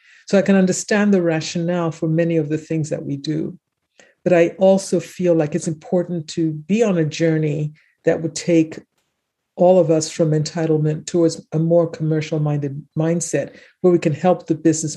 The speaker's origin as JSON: {"language": "English", "town": "Winneba", "region": "Central Region", "country": "Ghana", "tie": "born or raised there", "moved": "as an adult", "lives_now": "United States", "said": "I had moved to a town about 60 kilometers west of Accra called Winneba, my hometown."}